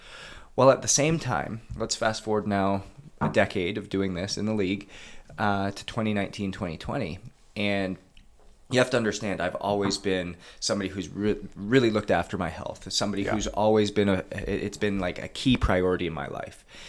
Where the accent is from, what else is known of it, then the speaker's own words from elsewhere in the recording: Canada; moved away as an adult; now in United States; being born and raised in Canada, you have to realize that hockey is like a rite of passage.